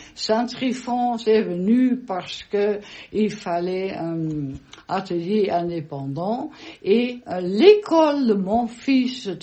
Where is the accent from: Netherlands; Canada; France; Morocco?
Netherlands; Amsterdam, North Holland; born there; French is a second language; moved away; Alors, je suis née aux Pays-Bas, Amsterdam, c'est la capitale des Pays-Bas.